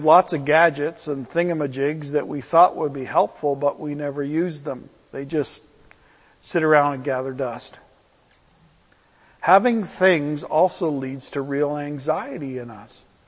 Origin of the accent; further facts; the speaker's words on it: Brantford, Ontario, Canada; I remember years ago there was a man in Brantford, my hometown, who won a sizable lottery winning.